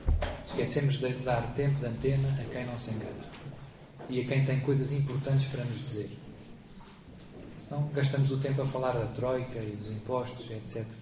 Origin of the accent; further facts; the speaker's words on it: Lisbon, Portugal; born there; now in Lamego, Portugal; sou padre em Lamego, nasci em Lisboa